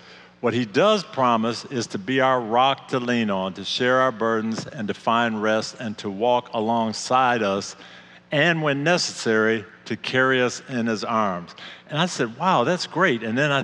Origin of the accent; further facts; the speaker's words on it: Michigan, United States; he's from just that far from my hometown in Michigan. So we're kind of brother Michiganders